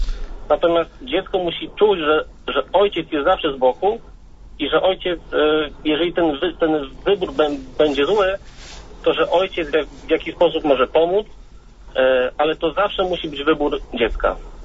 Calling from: Piastów, Masovian Voivodeship, Poland; z Piastowa. Jestem ojcem trzech synów. Mam 32 lata.

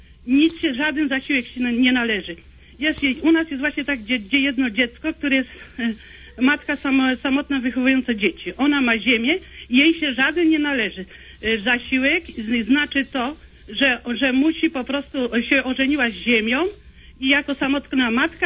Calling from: Kuyavian-Pomeranian Voivodeship, Poland; ja jestem rolnikiem z Kujawsko-Pomorskiego.

